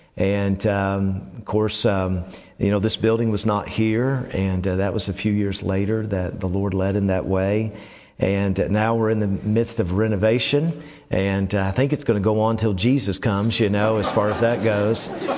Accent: Tennessee, United States; And I'm from Tennessee and they were pretty bad at the time and are still bad, you know.

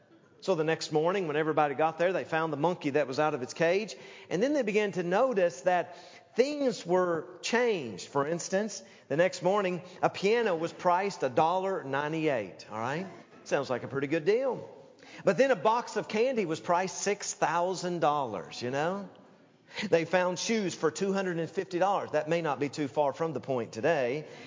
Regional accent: Knoxville, Tennessee, United States; I grew up in the South and grew up in Knoxville, Tennessee.

